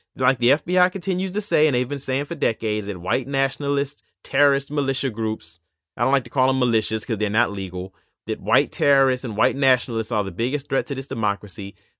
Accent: Charlotte, North Carolina, United States; from Charlotte. You can catch me on Instagram and on Twitter

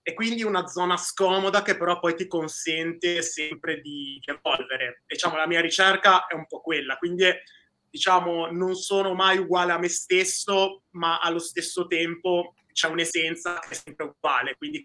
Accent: Genoa, Liguria, Italy; Genovese di nascita, di origine, poi papà emiliano, mamma calabrese, quindi insomma una Saudagi anche lì, un bel mix. E vivo sempre in provincia di Genova

